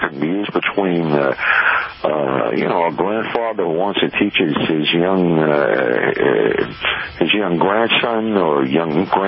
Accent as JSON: {"language": "English", "town": "Brooklyn", "region": "New York", "country": "United States", "accent": "Brooklyn", "said": "Oh, you can hear my Brooklyn accent."}